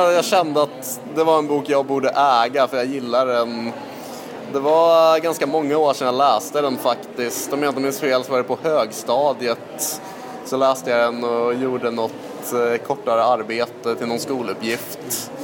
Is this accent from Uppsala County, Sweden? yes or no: yes; Uppsala, Uppsala County, Sweden; now in Gothenburg, Sweden; Nej, jag är inte göteborgare ursprungligen. Jag flyttade hit 2006. Jag är ursprungligen från Uppsala.